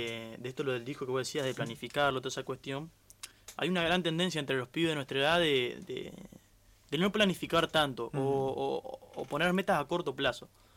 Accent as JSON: {"language": "Spanish", "town": "Santo Tomé", "region": "Santa Fe", "country": "Argentina", "said": "somos ahí de Santo Tomé, barrio El Tanque, y vivía a 4 cuadras de mi casa."}